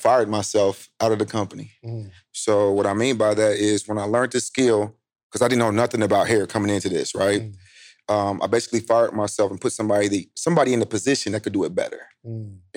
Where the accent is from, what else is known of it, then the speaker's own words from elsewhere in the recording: Indianapolis, Indiana, United States; So, man, I'm from Indianapolis, Indiana.